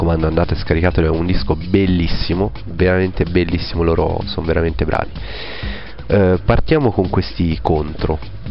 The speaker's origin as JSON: {"language": "Italian", "region": "Tuscany", "country": "Italy", "tie": "born or raised there", "said": "È un posto molto interessante in provincia di Arezzo, che è vicino a dove io sono cresciuto quando ero piccolo"}